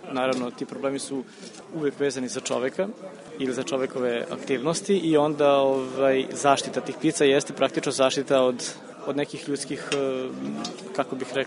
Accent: Vršac, Vojvodina, Serbia; Ja sam rođen u Vršcu i praktično sam sve vreme tu, s nekim malim odsustvima kad sam bio dete, odnosno dečak

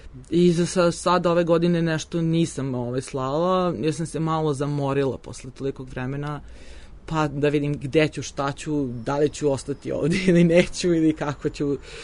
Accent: Serbia; ja sam plaćala poene zato što dolazim iz Srbije

